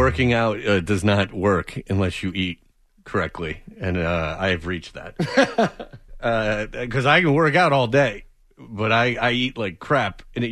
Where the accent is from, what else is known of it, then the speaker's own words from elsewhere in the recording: Detroit, Michigan, United States; because I'm from Detroit, and this is my only way I can go back in time